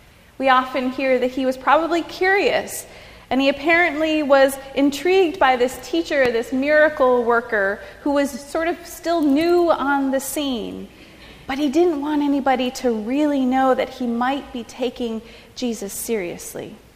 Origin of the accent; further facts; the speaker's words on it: Michigan, United States; I remember very clearly nighttime when I was a young adult and a child growing up in Upper Michigan